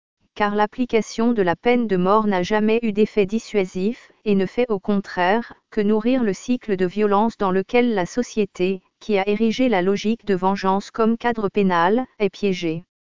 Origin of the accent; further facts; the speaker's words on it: Morocco; en tant que Marocaine d'abord